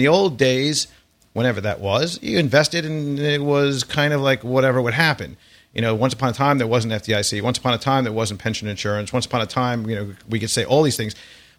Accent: New York, United States; I'm from New York. We drank it out of the hose, for that matter.

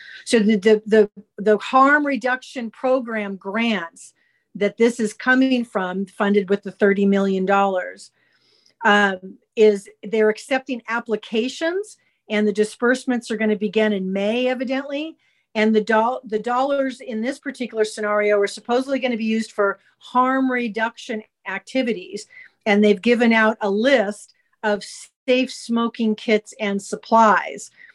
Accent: San Fernando Valley, California, United States; I lived through that growing up in the San Fernando Valley and everything.

